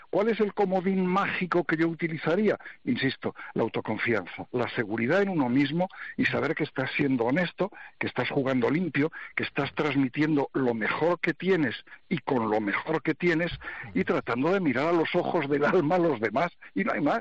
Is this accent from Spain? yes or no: yes; Spain; como españoles